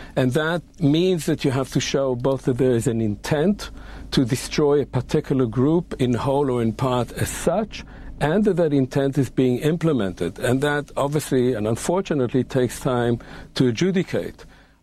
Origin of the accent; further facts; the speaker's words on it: Israel; I was born and raised in Israel. I spent the first half of my life in Israel. I served in the Israeli military.